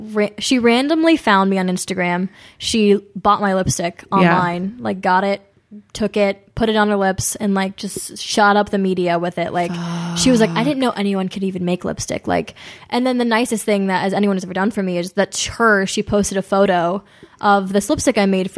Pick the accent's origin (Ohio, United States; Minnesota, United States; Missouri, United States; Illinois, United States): Ohio, United States; London; I grew up in London, Ohio.